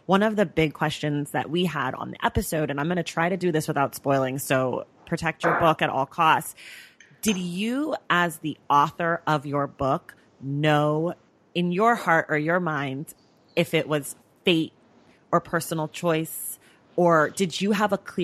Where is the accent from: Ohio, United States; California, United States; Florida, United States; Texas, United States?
California, United States; Oakland; Right. I'm also from the Bay Area, and I also grew up as a dancer.